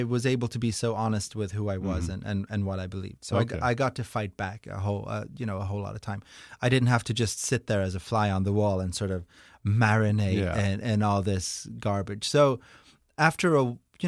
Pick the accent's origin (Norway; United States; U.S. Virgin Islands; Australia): Norway; English is a second language; I'm from Norway.